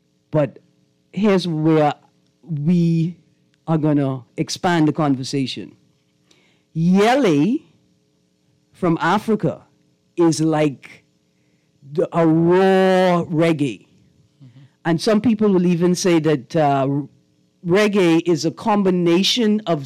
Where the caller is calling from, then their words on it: Grand Bahama, Bahamas; We are listening from Grand Bahama.